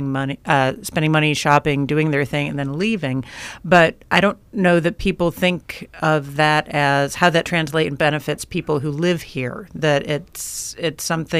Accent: Arizona, United States; One thing that every time I tell someone I'm from Arizona when I'm traveling or whatever, they're like, oh, Arizona, like we have some giant baggage that goes along with just our name.

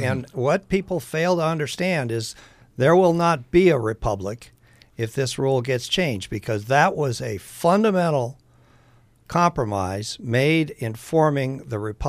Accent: Iowa, United States; I'm from Iowa. There's a huge cultural difference between Iowa and California and New York.

